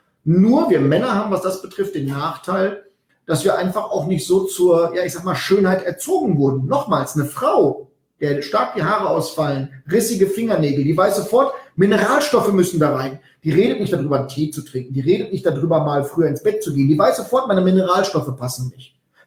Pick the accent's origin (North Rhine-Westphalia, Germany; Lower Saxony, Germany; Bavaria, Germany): North Rhine-Westphalia, Germany; ich komme aus dem Westfälischen, da spricht man von einer Pläte.